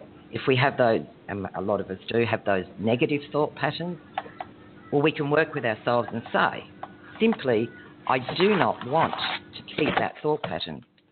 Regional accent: Western Australia, Australia; Well, yes, I'm from Western Australia in Australia. I'm from a farming background, actually.

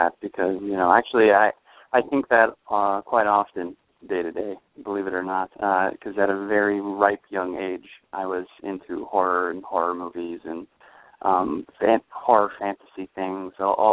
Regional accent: Vermont, United States; She grew up in Connecticut, and I grew up in Vermont

